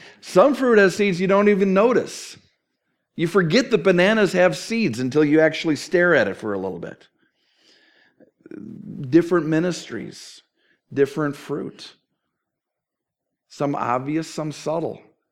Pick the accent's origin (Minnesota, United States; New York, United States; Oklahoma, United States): Minnesota, United States; Growing up in Minnesota, we had two apple trees in our backyard.